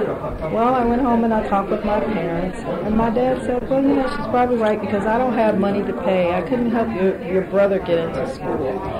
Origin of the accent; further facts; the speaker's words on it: Syracuse, New York, United States; I grew up in New York, Syracuse, New York, upstate area, and my parents kind of moved there to get away from the South.